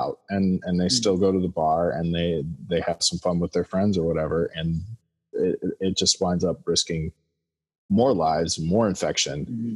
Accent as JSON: {"language": "English", "region": "North Dakota", "country": "United States", "tie": "born or raised there", "said": "North Dakota."}